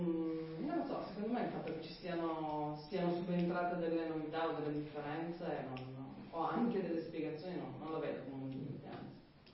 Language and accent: Italian; Druento, Piedmont, Italy; born there; io sono nata a Druento, quindi ho vissuto tutti i parroci che sono andati a Druento.